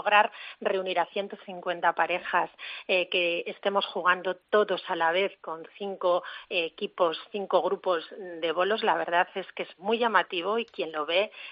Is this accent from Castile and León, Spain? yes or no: yes; Abades, Castile and León, Spain; estamos los que somos de Abades